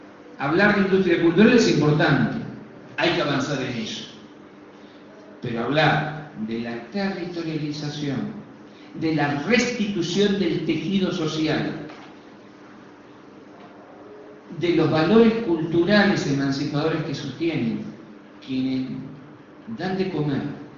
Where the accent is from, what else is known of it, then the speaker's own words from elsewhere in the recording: Patagonia, Argentina; Yo vengo de la Patagonia y a veces entre una, al interior de una provincia se demoran 10 horas de llegar